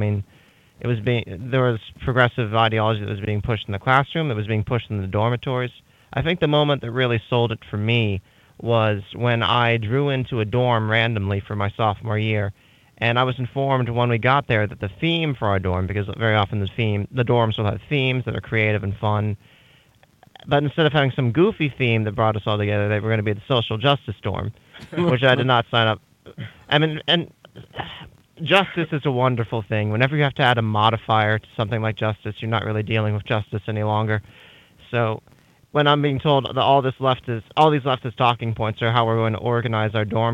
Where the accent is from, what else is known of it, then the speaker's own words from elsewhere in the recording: St. Augustine, Florida, United States; Okay, so I'm a senior in the Department of History. I'm from St. Augustine, Florida, originally.